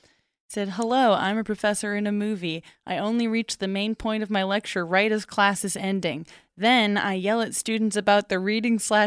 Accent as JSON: {"language": "English", "town": "Brockton", "region": "Massachusetts", "country": "United States", "tie": "born or raised there", "said": "because I saw a bunch of people from my hometown tweeting like, oh, my God, Brockton in the news for hacking"}